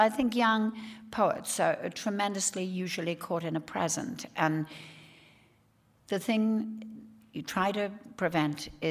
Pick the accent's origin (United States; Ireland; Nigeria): Ireland; I'm an Irish poet, and I never feel far from Ireland.